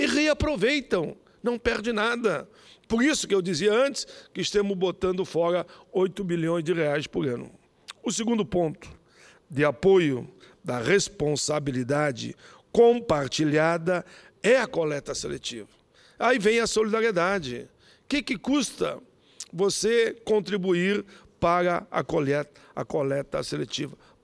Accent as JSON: {"language": "Portuguese", "region": "Rio Grande do Sul", "country": "Brazil", "said": "No Rio Grande, lá no solo dos Pampa, solo gaúcho, de onde eu venho, avançamos."}